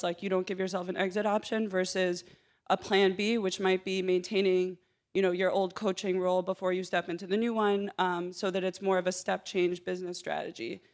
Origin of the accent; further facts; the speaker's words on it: New York City, New York, United States; I'm from New York City.